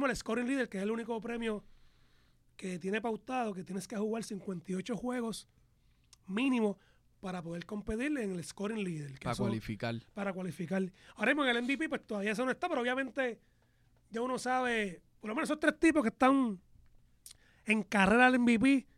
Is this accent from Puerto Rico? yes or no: yes; Puerto Rico; nosotros que somos de Puerto Rico